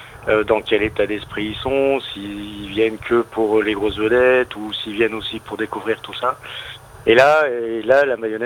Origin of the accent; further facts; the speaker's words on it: Grand Est, France; Moi, je suis des Ardennes.